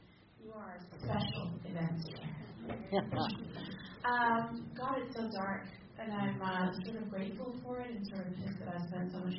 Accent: England, United Kingdom; I grew up in England, and England is 8 hours ahead.

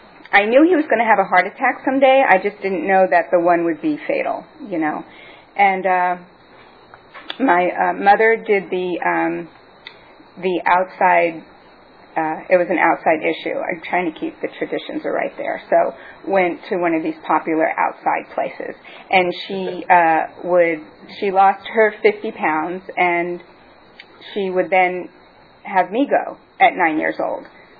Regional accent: New York, United States; So, anyway, I grew up back in the East Coast, New York. My dad was a kosher butcher. I was brought up in a Jewish middle-class conservative household

